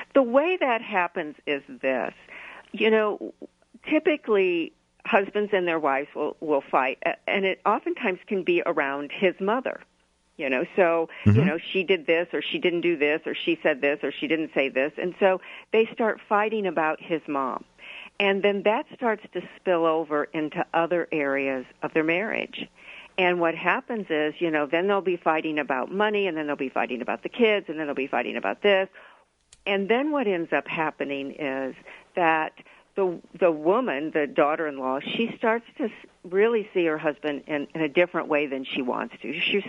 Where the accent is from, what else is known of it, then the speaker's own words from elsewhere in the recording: Indiana, United States; also born or lived in Michigan; Well, I grew up in Indiana, actually, and then moved to Michigan. So I lived in Michigan most of my adult life. I now live in Tennessee as a retired person